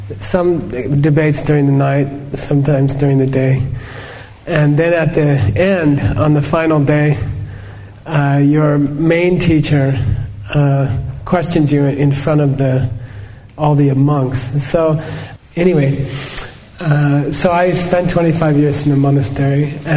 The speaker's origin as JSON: {"language": "English", "town": "Phoenix", "region": "Arizona", "country": "United States", "tie": "born or raised there", "said": "So I grew up in Arizona, in Phoenix, not far from here."}